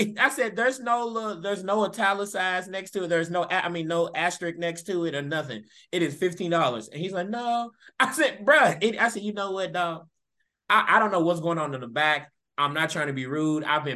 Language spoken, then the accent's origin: English; United States; I'm a American